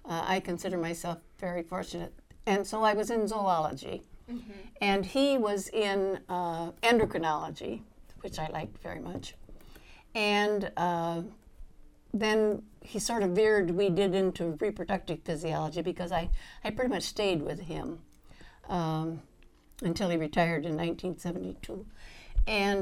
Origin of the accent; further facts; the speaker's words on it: Schoolcraft, Michigan, United States; It's a little town, Schoolcraft, near Kalamazoo.